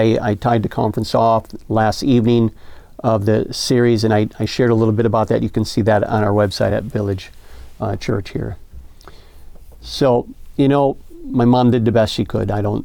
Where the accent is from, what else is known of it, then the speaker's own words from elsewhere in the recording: Buffalo, New York, United States; So, you know, I grew up in Buffalo, New York, grew up in the ghetto. We were very poor.